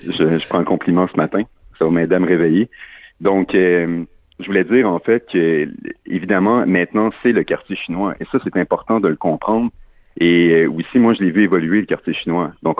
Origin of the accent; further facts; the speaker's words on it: Chambly, Quebec, Canada; Moi, je suis pas natif de Montréal, je suis natif de Chambly.